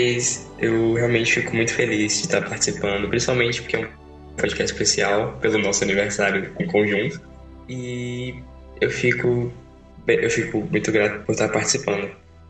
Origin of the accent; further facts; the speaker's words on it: Northeast Brazil, Brazil; só que com adaptação mais nordestina, que é de onde eu venho.